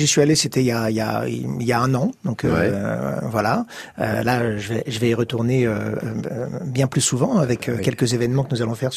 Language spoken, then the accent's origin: French; Versailles, Île-de-France, France; born there; Alors moi je suis né dans la région, je suis né à Versailles.